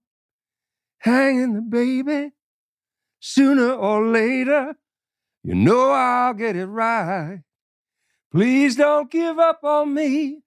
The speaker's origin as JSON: {"language": "English", "town": "New York City", "region": "New York", "country": "United States", "tie": "born or raised there", "said": "I was born and raised in New York City. I was born in New York City and raised outside the city and then returned to the city."}